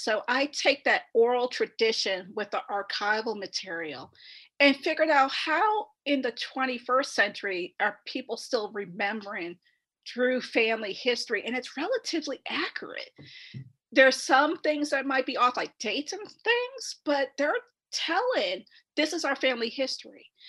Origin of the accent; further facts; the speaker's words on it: Massachusetts, United States; born there; And I was born in Massachusetts, and every year we would drive down to South Carolina.